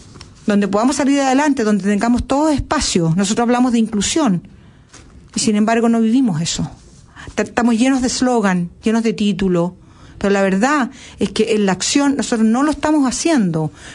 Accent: Chile; Yo estoy hablando como chilena, no estoy hablando a través de mi posición política o de mi posición social o mi posición religiosa. Estoy viendo lo que pasa en mi país

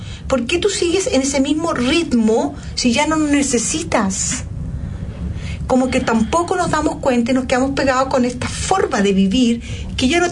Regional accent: Chile; Yo siempre pienso, nosotros en general los chilenos, yo no me siento muy chileno en ese sentido, nos cuesta expresarnos

